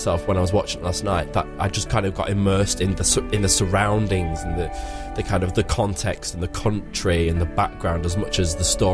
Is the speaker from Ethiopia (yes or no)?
no; Bolton, North West England, United Kingdom; I'm from Bolton, it's fine.